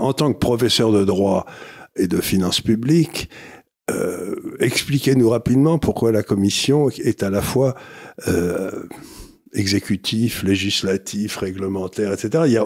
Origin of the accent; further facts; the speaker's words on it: France; Je suis content, en tant que Français, de savoir que l'Allemagne paiera.